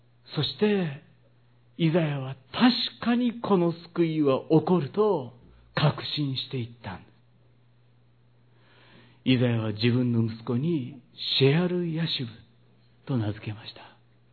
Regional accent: Kyoto, Japan; 私の実家は京都の田舎の熱心な日蓮宗の家でした。祖父母同居の中で姉と妹と私のこの三人に、母は信仰を伝えないとと一生懸命教会に連れて行ってくれました。

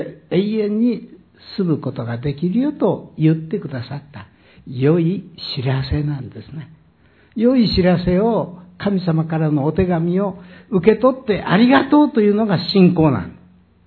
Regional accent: Takasago, Hyogo, Japan; 私は兵庫県高砂市の出身で、

